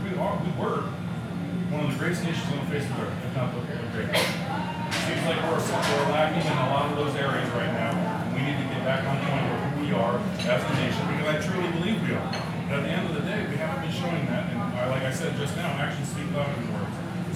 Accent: Knoxville, Tennessee, United States; I come from Knoxville, I come from Marion County, that is very, very red.

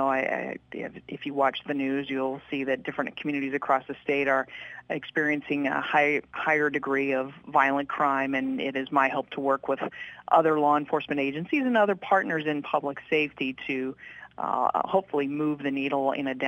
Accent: United States; And so growing up in Putnam County is a good foundation for folks.

